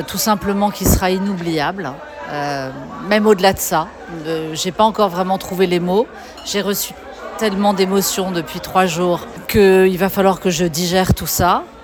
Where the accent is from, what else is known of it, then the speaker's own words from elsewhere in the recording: France; moved away as an adult; now in Brussels, Belgium; Nous sommes français, je suis française et belge maintenant, mais ça fait 10 ans que nous vivons à Bruxelles.